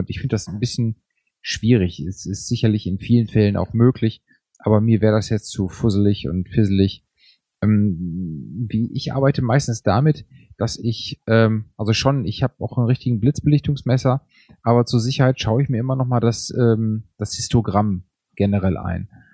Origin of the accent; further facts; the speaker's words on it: Dortmund, North Rhine-Westphalia, Germany; Ja, ich komme ja ursprünglich aus Dortmund, insofern ist es noch lustig.